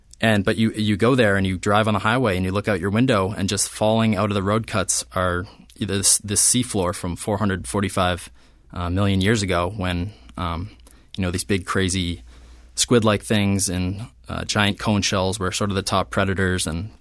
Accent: New England, United States; now in Utah, United States; I grew up in New England where, you know, everything's covered by trees.

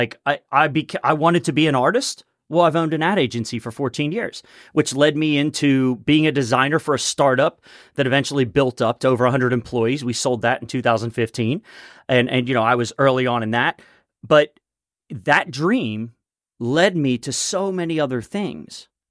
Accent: Cincinnati, Ohio, United States; I mean, I grew up in Price Hill, went to school in Over the Rhine for 8 years. I've always kind of been in the urban core.

